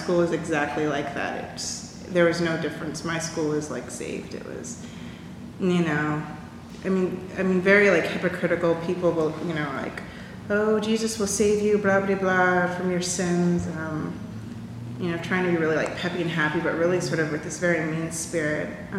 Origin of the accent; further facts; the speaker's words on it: Indiana, United States; also born or lived in Texas; I grew up in Indiana for the next 8 or so years, which I liked because I was close to my family.